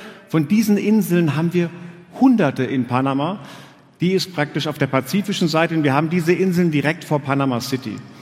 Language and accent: German; Frankfurt, Hesse, Germany; born there; Ich bin gebürtiger Frankfurter. Als Frankfurter ist man stolz auf seine kleine Skyline am Main.